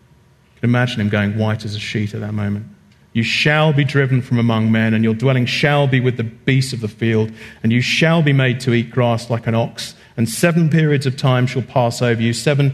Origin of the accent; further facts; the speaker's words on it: United Kingdom; Take it from a very disgruntled man who's still just getting over the 4th of July. As a British man, that's tough, let me tell you.